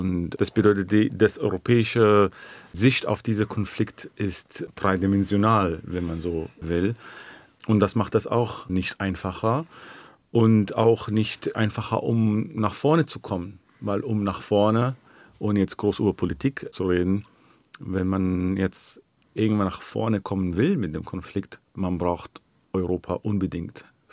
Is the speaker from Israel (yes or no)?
yes; Israel; Naja, ich muss präzise sein, weil ich bin auch Palästinenser.